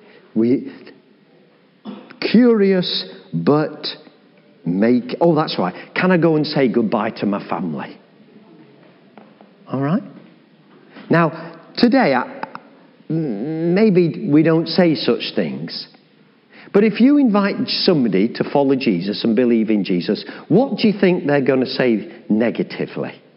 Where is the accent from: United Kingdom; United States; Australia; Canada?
United Kingdom; England; And what do we say as English people?